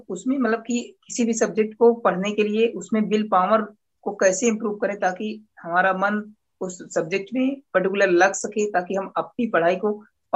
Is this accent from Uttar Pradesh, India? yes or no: yes; Pratapgarh, Uttar Pradesh, India; मैं यूपी प्रतापगढ़ से हूँ।